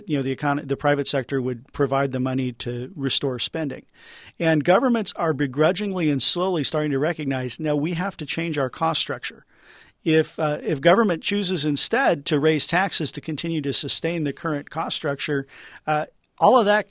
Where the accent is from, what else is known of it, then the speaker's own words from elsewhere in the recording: California, United States; being a Californian especially